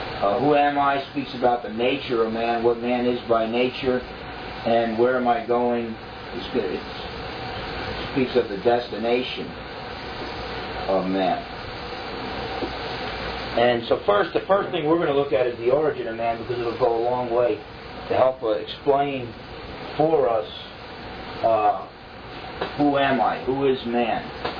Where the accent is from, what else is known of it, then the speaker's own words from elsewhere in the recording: New Jersey, United States; accent: New Jersey; instead we spent the whole time talking about New Jersey because he recognized my accent.